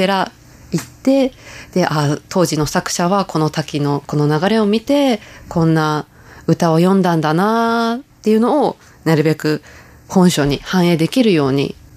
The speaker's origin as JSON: {"language": "Japanese", "region": "Chiba", "country": "Japan", "tie": "born or raised there", "said": "地元千葉の名士だったんですね。"}